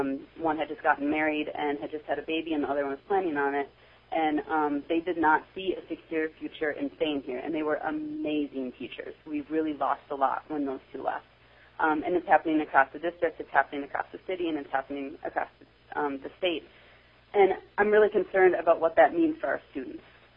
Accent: Minnesota, United States; now in Eagle River, United States; I also am a transplant. I'm from Minnesota. My dad brought me up here when I was younger for a trip

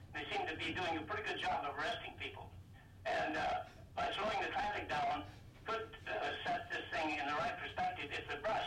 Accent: Iowa, United States; I come from Iowa originally, and Iowa at one time was known as the finest agricultural state in the nation.

